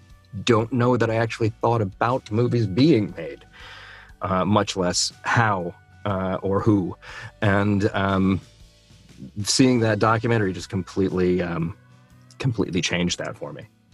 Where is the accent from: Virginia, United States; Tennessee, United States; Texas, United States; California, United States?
Tennessee, United States; Memphis; You know, growing up in Memphis, going into film, you know, was kind of, maybe a dream.